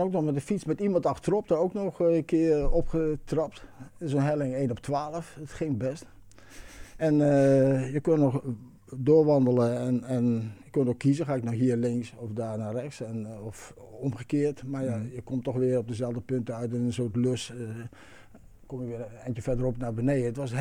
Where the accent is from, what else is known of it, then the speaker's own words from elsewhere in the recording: Eindhoven, North Brabant, Netherlands; dan in bijvoorbeeld Eindhoven, waar ik vandaan kom.